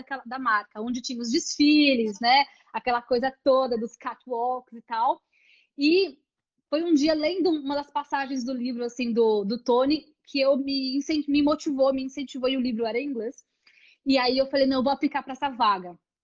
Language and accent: Portuguese; Osasco, São Paulo, Brazil; Eu vim de Osasco, né, São Paulo